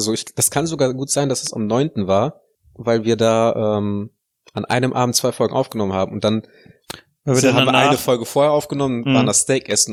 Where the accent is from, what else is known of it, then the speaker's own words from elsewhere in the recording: Kazakhstan; moved away; Ich bin in Kasachstan aufgewachsen.